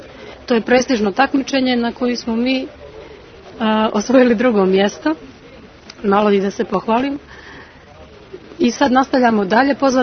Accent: Montenegro

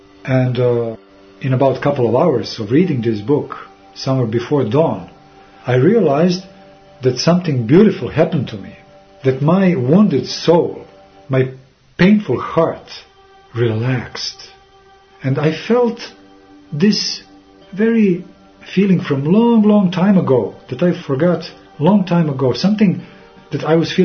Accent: Serbia; I must admit, I'm Serb. I'm coming from Serbian people, from Serbian country, where Orthodoxy is traditional religion.

